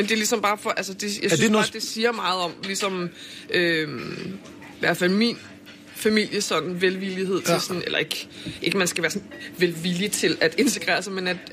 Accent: Avedøre, Capital Region of Denmark, Denmark; den barnepige jeg voksede op hos i Avedøre, ikke så langt væk herfra

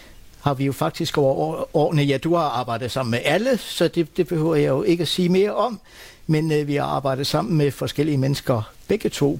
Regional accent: Region of Southern Denmark, Denmark; på Sydfyn, hvor jeg selv er opvokset, og min far lavede en bo sammen med ham, så han kom på besøg i mit barndomshjem.

